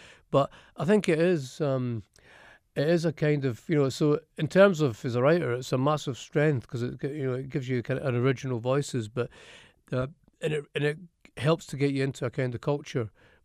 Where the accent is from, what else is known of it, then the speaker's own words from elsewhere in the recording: Edinburgh, Scotland, United Kingdom; And I notice that when I go home, as soon as I get into the taxi, my accent changes completely and it becomes a lot thicker. Yeah, I mean, I think I'm lucky that I've got a place. I've still got a house in Edinburgh